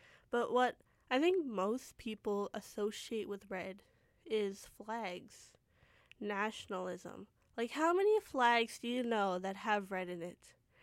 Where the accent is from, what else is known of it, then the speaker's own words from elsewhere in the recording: Canada; born there; I speak the Punjabi language, I write the Punjabi language, it's my second language because I was born here in Canada.